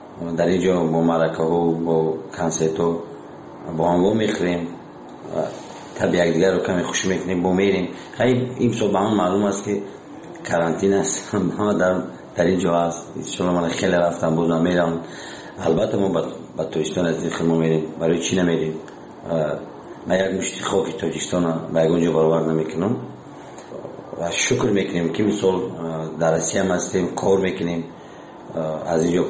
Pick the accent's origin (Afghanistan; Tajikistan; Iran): Tajikistan; بازم خواهش میکنیم که به ما تاجیک هستیم همدیگر رو دستگیری کنیم